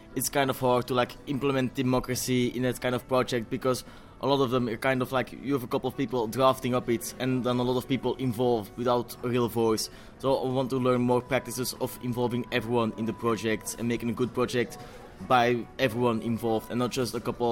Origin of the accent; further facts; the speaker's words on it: Belgium; now in Greece; I am from Belgium. I'm currently temporarily living in Greece, but I'm here on behalf of a Belgian organization.